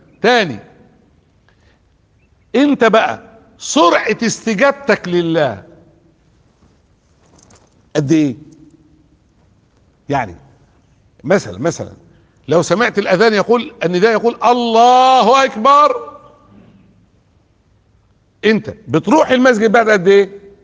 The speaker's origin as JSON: {"language": "Arabic", "town": "Port Said", "region": "Port Said Governorate", "country": "Egypt", "said": "كنت بقول لهم كده بورسعيد، انا بورسعيدي اصلا"}